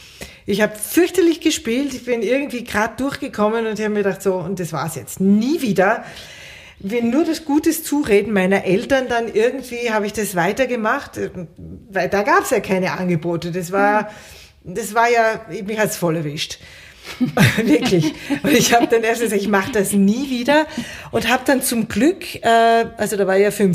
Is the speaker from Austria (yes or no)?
yes; Austria; ich bin ja Österreicherin